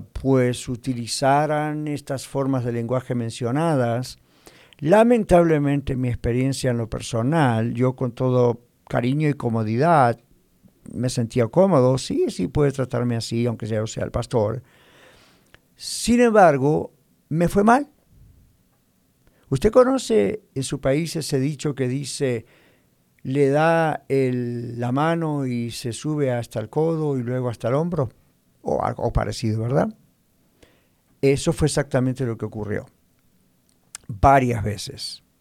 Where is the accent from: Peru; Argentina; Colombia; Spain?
Argentina; now in United States; no son las mismas que de pronto en mi país de origen, Argentina. Entonces, pueden ser ofensivas. Cuando yo llegué hace 40 años a los Estados Unidos, mi manera de hablar en castellano